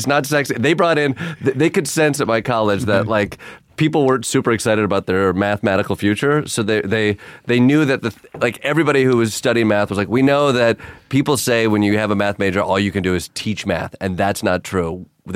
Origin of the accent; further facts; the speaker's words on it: Kalamazoo, Michigan, United States; But I think that arrest was in Kalamazoo. It was in the airport in my hometown.